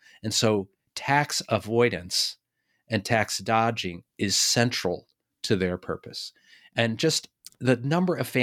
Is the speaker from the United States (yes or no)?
yes; Boston, Massachusetts, United States; And, you know, I'm from Boston. Boston was sort of an early center of family offices.